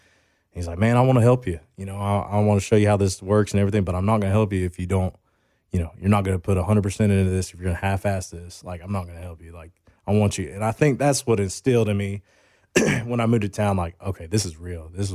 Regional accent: Grayson, Georgia, United States; I went to Grayson High School. So, you know, like you're talking about, I grew up like in the Grayson area, which is like, and then Loganville was like the bigger town.

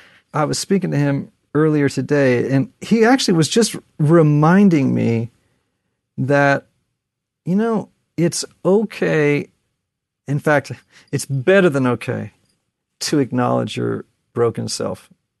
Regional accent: Connecticut, United States; And I'm from Connecticut, so this is going to sound terrible.

